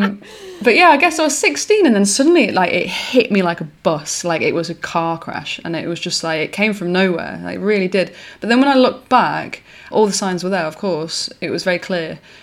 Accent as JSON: {"language": "English", "town": "Manchester", "region": "North West England", "country": "United Kingdom", "tie": "born or raised there", "said": "I was brought up on quite a rough council estate in Manchester."}